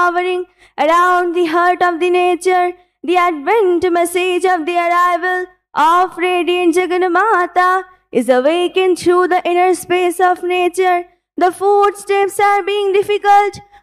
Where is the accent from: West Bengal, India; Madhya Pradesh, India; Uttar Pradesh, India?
West Bengal, India; Kolkata; मैं कोलकाता से हूँ और मैं 12 साल की हूँ।